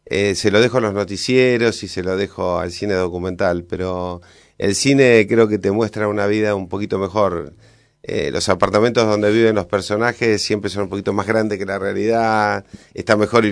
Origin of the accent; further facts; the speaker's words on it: Córdoba, Argentina; Yo arranqué en un pueblito muy chiquitito donde nací, en Córdoba, con una cámara de Super 8.